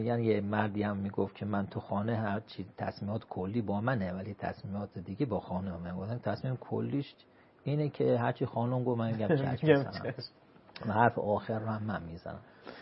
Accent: Kerman, Iran; now in Qom, Iran; یه وقتی از قم میرفتم، خب من کرمانی هستم

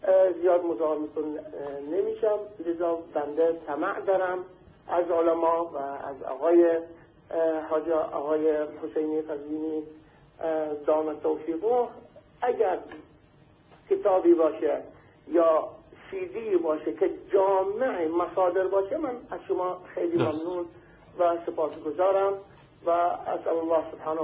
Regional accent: Iraq; Persian is a second language; من بنده عراقی هستم ولی خب فارسی رو یاد گرفتم

